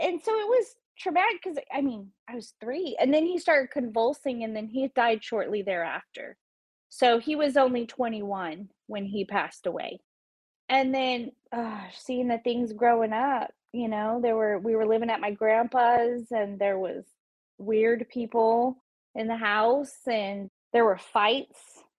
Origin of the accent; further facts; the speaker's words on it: Modesto, California, United States; And so it was interesting growing up in Modesto. I mean, I lived in a lot of different areas of Modesto.